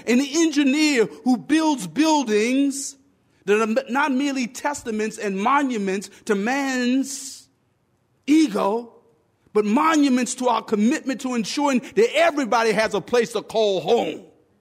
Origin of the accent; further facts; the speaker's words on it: South Carolina, United States; But as a young man growing up in South Carolina, my grandmother was blissfully unaware of the implications of the 13th Amendment, barring involuntary servitude.